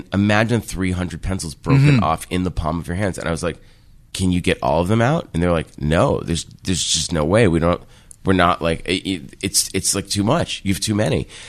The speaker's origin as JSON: {"language": "English", "town": "Boston", "region": "Massachusetts", "country": "United States", "accent": "Boston", "said": "because he knew I was from Boston, and I would talk in my mass hall accent"}